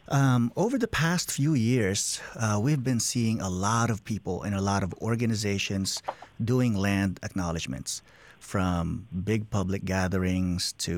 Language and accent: English; Philippines; now in Alaska, United States; as a Filipino-American immigrant who is married to a Koyukon Athabascan woman and with whom I am raising Indigenous kids.